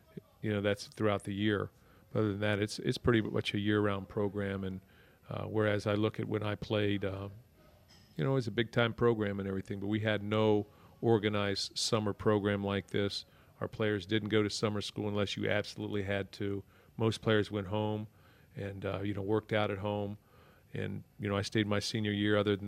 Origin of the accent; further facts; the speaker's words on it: Zanesville, Ohio, United States; I grew up in Zanesville, Ohio. My father was a basketball coach, baseball coach.